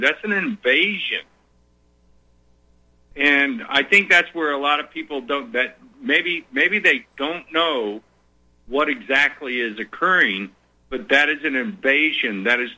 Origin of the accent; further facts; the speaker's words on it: Midwest, United States; When I was a young kid, I come from the Midwest area, and late 60s, early 70s.